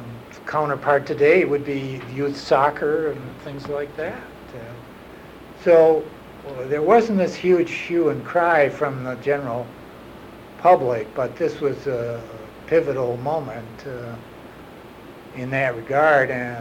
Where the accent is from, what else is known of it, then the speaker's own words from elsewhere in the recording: Chicago, Illinois, United States; I grew up in Chicago, as I mentioned many times earlier